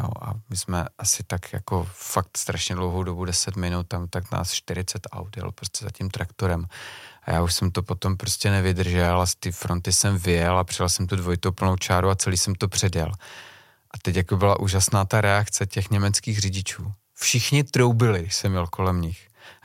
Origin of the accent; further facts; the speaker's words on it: Moravia, Czechia; tak konec konců my jsme Moraváci, rozumíš?